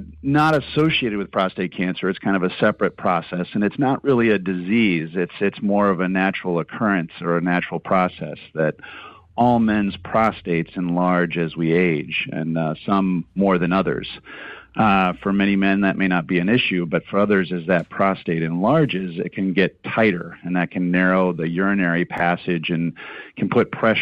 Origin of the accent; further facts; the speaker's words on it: Chicago, Illinois, United States; now in Galena, United States; Well, it's one of the main reasons that I come from the Chicago area, is that it really is a unique experience here.